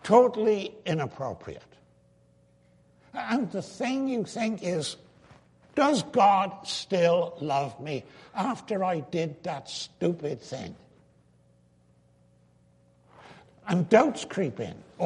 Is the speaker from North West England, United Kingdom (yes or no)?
no; Wales, United Kingdom; The town I grew up in Wales, had a peculiar expression. We talked about our mam and our dad. That's what you talked about. Our mam and our dad. That's what we called them.